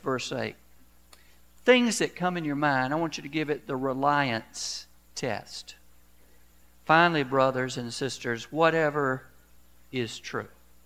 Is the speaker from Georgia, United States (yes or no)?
yes; Augusta, Georgia, United States; Well, undoubtedly, this guy didn't know I was originally from Augusta, Georgia.